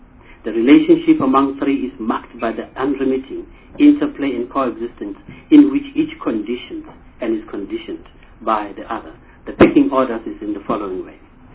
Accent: Limpopo, South Africa; born there; I come from the super province by birth, Limpopo.

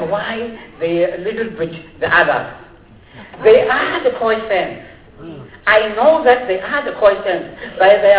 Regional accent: Cape Town, Western Cape, South Africa; Mr. Chairman, I am from the Western Cape, Capetonians, traditional leaders.

